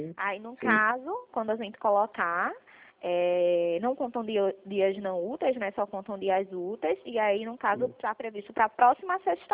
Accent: Pernambuco, Brazil; eu sou pernambucana mesmo.

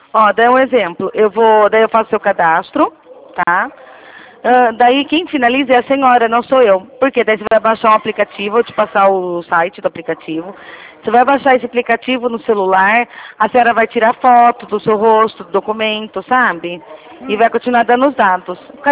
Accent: São Paulo, Brazil; Eu sou daqui de São Paulo.

